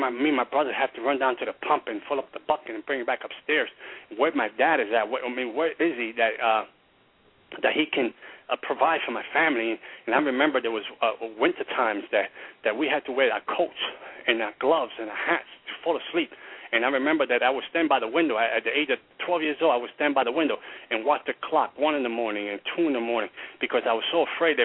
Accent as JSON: {"language": "English", "town": "New York City", "region": "New York", "country": "United States", "tie": "born or raised there", "said": "I remember growing up in the South Bronx, in the cold streets of the South Bronx, that my neighbor was controlled by a gang."}